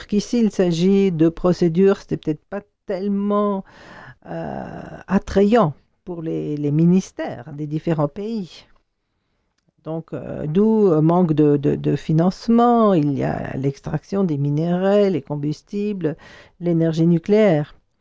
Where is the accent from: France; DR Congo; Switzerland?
Switzerland; Et il y a des discussions à ce propos chez nous, en Suisse.